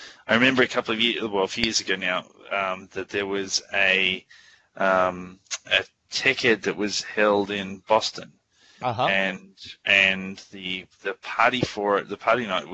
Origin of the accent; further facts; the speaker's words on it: Australia; as an Australian, like it's very easy to inspire, like to offend anyone.